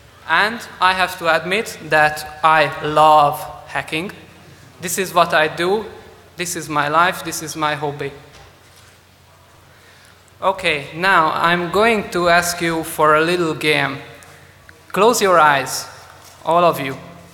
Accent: Hungary; I'm from Hungary, and as we are a very, very small country, we are really proud of our achievements.

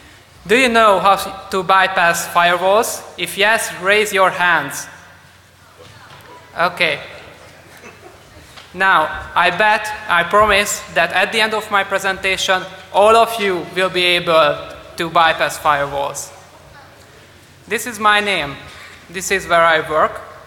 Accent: Hungary; I'm from Hungary, and as we are a very, very small country, we are really proud of our achievements.

